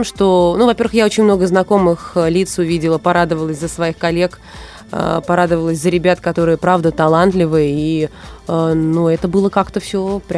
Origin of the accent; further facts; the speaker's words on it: Moscow, Russia; несмотря на то, что я коренная москвичка в третьем поколении.